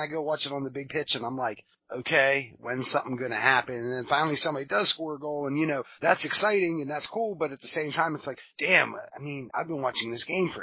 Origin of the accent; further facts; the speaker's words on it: Pittsburgh, Pennsylvania, United States; I grew up in Pittsburgh